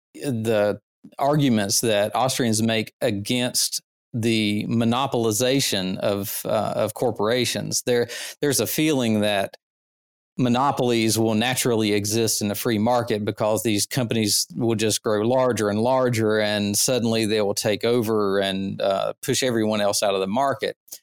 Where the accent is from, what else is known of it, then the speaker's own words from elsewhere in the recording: North Carolina, United States; I'm from North Carolina in the South, and we have a lot of barbecue restaurants.